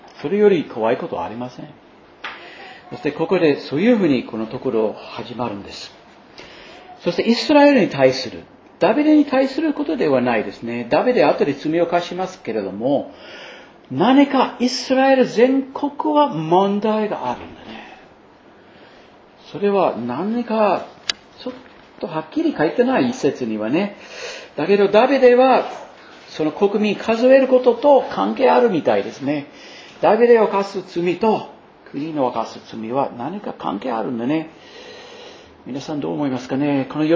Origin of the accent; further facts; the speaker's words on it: United States; Japanese is a second language; まあアメリカ人としてそれはちょっと話すのはおかしいかもしれませんけど、でも本当に今はアメリカの国としての罪が増えてると感じますね。